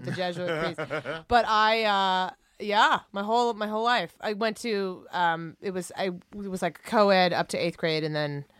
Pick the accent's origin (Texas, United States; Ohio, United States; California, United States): Ohio, United States; I mean, I'm from Ohio. And I have two little brothers.